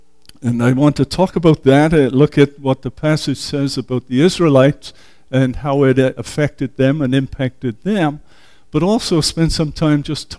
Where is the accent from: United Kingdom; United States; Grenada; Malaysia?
United Kingdom; England; moved away; I'm from England. He came from England. My parents came, and we took them up to the mountains